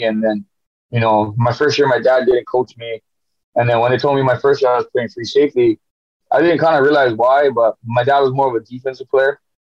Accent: Hawaii, United States; I'm born and raised in Hawaii.

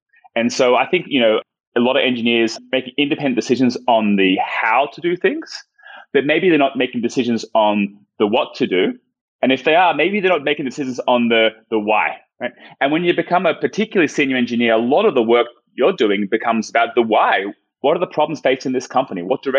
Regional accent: Australia; moved away as an adult; now in United States; I'm Australian. Maybe you can hear. I'm kind of losing my accent. I've been in the States about 16 years, and I came out here originally for grad school, ended up staying in the tech industry.

